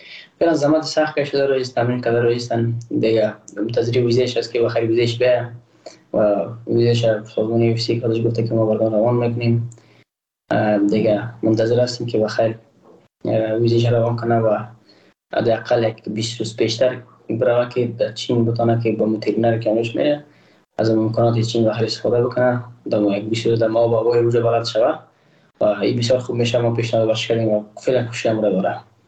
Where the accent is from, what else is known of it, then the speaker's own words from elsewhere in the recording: Afghanistan; ما تاجک نیستم. احساس کنم ما ازبک پشتون نیستم، ما یک افغان هستم